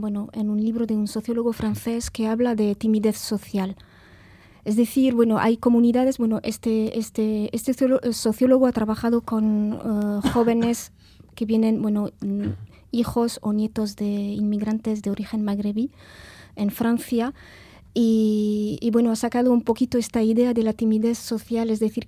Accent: Algeria; personalmente yo vengo de Argelia

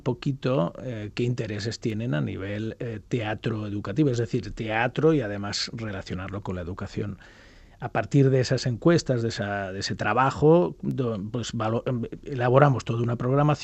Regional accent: Catalonia, Spain; Porque sí, sí, bueno, soy catalán

